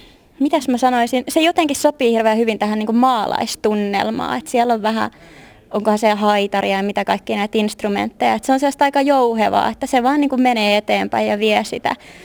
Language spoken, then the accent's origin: Finnish; Helsinki, Uusimaa, Finland; now in Vaasa, Finland; mähän olen Helsingistä päin kotoisin, mutta mä oon nyt täällä Vaasassa tuolla Yrkeshögskolan Noviassa, siis ammattikorkeakoulussa, joka on ruotsinkielinen. Opiskelen siellä draamaa ja teatteria.